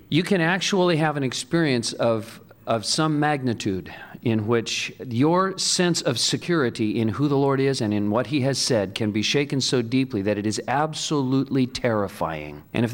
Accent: California, United States; now in Oregon, United States; I'm from California originally.

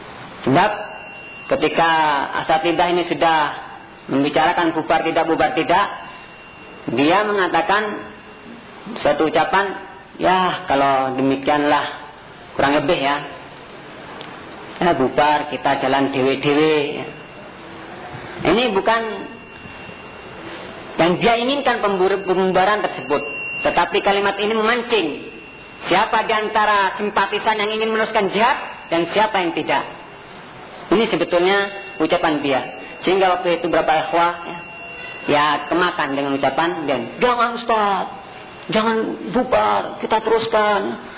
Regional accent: Ambon, Maluku, Indonesia; yang asalnya saya dari Ambon diundang

